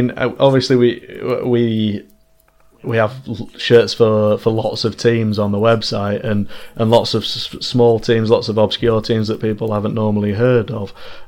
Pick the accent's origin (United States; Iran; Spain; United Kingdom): United Kingdom; Manchester, North West England; obviously we're from Manchester